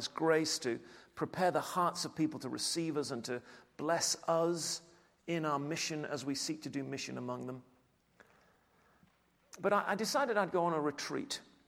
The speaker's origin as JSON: {"language": "English", "region": "England", "country": "United Kingdom", "said": "I'm an Englishman, and I'm fairly extrovert"}